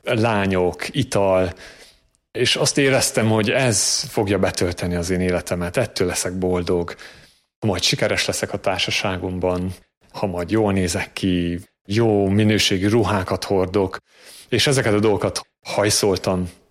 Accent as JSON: {"language": "Hungarian", "region": "Transylvania", "country": "Romania", "tie": "born or raised there", "also_born_or_lived": "England", "moved": "yes", "lives_now": "Hungary", "said": "a Korátlumen Kriszti közösség tagja. Erdélyben születtem és nevelkedtem, majd Isten 12 évre Angliába vezetett, és most 2 éve Magyarországon élünk a közösséggel. Katolikus családban születtem és nőttem fel, szüleim vallásosak, és ebben a hitben neveltek engem is."}